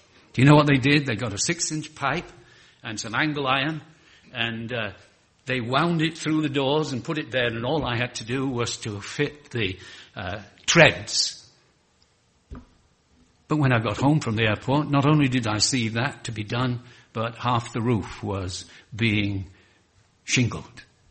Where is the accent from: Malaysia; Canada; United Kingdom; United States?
United Kingdom; England; Now, we are English, and we love to take each other cups of tea into bed in the morning, you see.